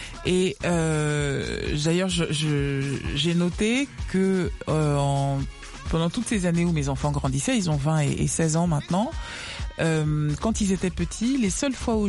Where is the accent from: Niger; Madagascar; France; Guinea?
France; alors que j'ai grandi en France, dans un pays majoritairement blanc